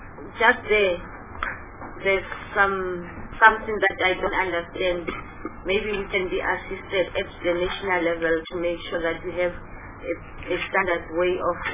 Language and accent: English; Mpumalanga, South Africa; because for instance, I come from Mpumalanga.